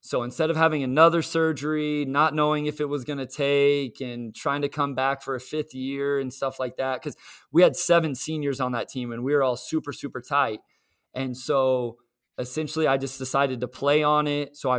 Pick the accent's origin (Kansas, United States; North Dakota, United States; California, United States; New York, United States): Kansas, United States; So I grew up in Southwest Kansas, small little town, about 2,000 people.